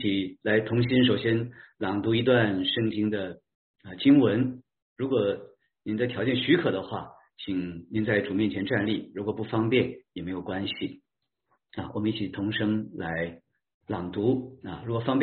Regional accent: China; 我们中国人消息都很灵通，一传十，十传百啊

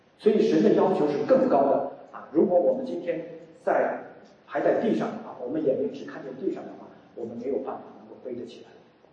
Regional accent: China; 我说我从中国来的，我是这么老远过来

